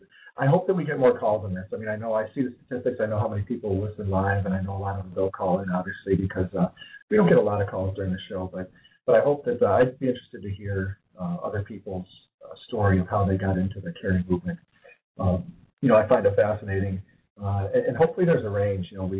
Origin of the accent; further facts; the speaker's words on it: Delavan, Wisconsin, United States; So now you're bringing up my old back in the woods. I grew up in Delavan, so.